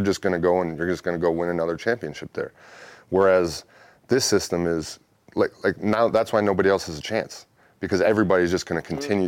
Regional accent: Green Bay, Wisconsin, United States; I grew up in Wisconsin, and like I said, I grew up in Green Bay.

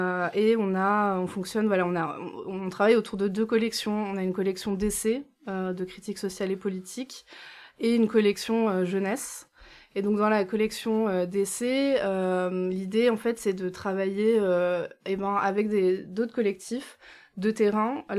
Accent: Lille, Hauts-de-France, France; moi, j'ai grandi à Lille et on parle de l'école, mon lycée est à quelques minutes d'ici, mon collège, voilà, à 15 minutes d'ici

